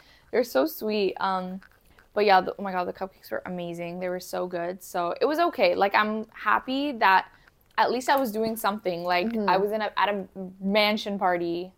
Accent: Toronto, Ontario, Canada; We're both from Toronto.

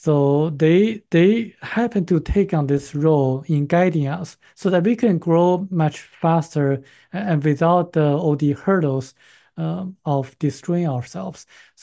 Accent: China; moved away; it's probably because I came from China

